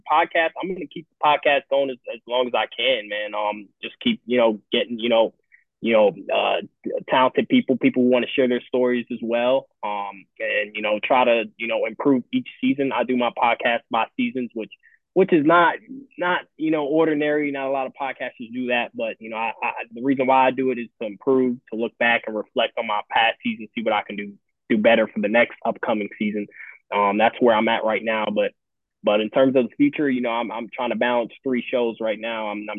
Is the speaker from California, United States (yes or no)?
no; Daytona Beach, Florida, United States; If you don't know, I'm from Daytona Beach, Florida.